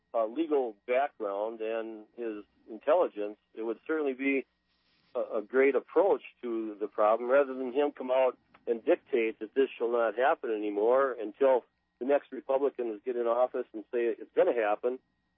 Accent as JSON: {"language": "English", "region": "Minnesota", "country": "United States", "said": "I'm actually from Minnesota."}